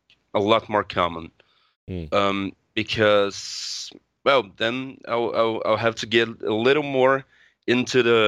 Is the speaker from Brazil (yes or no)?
yes; Brazil; English is a second language; I'm 26 years old. I'm from Brazil.